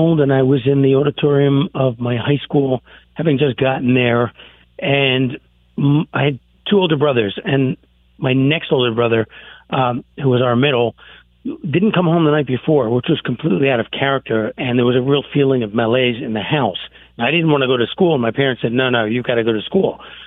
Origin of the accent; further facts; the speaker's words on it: Philadelphia, Pennsylvania, United States; I'm actually from Philadelphia, even though right now we're spending a lot of our time in South Florida